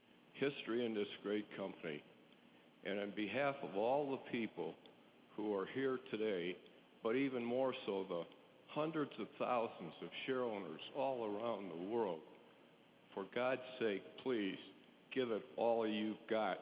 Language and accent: English; Cleveland, Ohio, United States; I would like to say that I'm from Cleveland, Ohio, and I have three worries in life.